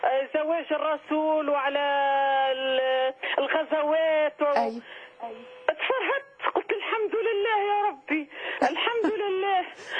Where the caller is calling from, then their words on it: Tunisia; انا من تونس